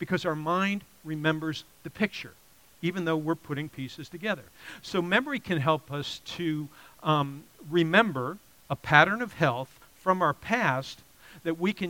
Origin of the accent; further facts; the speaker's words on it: Florida, United States; I was raised in Florida. My mom lives down there with a couple of my brothers